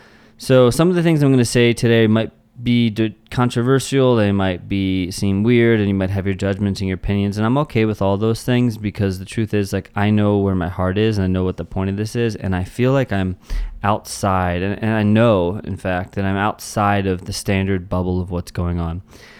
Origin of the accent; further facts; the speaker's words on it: Pennsylvania, United States; You know, I grew up outside of Philly.